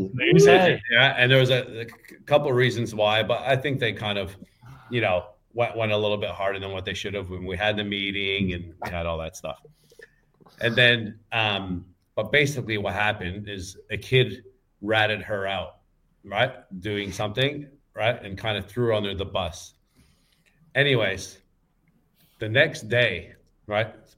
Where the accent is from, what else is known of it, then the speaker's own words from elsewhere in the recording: Canada; Actually, I'm from Canada.